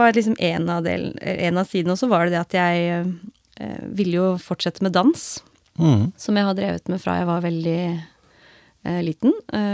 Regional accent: Skien, Vestfold og Telemark, Norway; Den ble faktisk spilt her hjemme I Skien

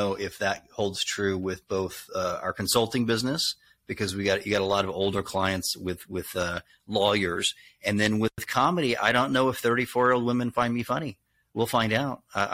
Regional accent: the South, United States; accent: Southern; Boston stations didn't want to book me because I had a Southern accent. Mm-hmm. So I got rid of my Southern accent so that I would be more approachable to the Northeastern quadrants of the country

